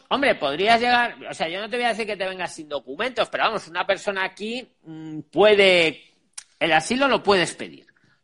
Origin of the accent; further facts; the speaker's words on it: Spain; soy español y vivo aquí toda mi vida